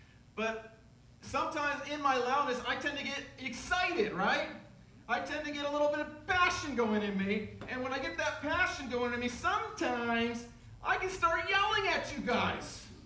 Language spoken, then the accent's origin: English; United States; And this is true probably of other countries as well, but I'm an American, so I'm going to speak of it.